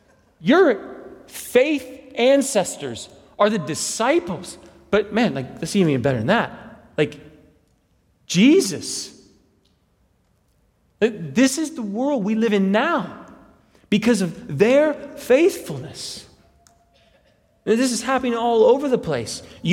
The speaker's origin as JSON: {"language": "English", "town": "College Hill", "country": "United States", "tie": "born or raised there", "said": "I grew up in College Hill, and I learned how to drive a manual in College Hill"}